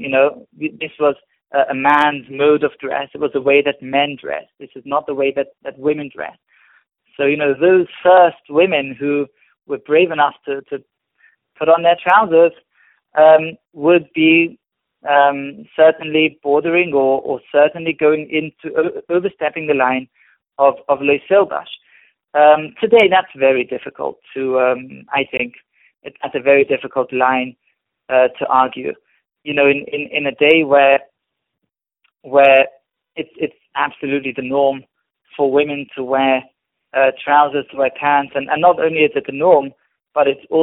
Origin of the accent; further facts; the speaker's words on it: United Kingdom; Well, I assume you think trousers because you know I'm a Brit.